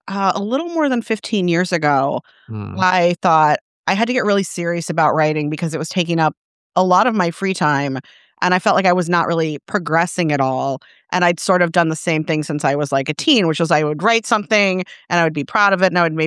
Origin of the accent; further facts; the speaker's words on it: St. Louis, Missouri, United States; Yeah, I grew up in St. Louis, Missouri